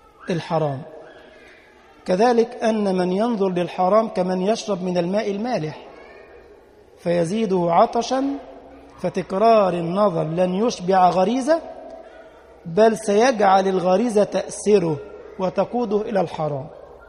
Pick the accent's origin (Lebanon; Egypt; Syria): Egypt; السيده زينب عندنا في بلدنا مصر المولد بتاعها بدع ومنكرات.